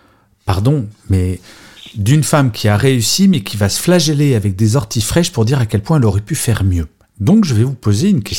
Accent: France; je suis français

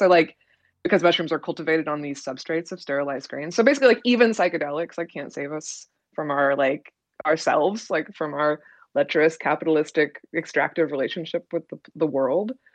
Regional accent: Oregon, United States; I'm from Oregon, it's a part of the state that is completely covered in sand dunes.

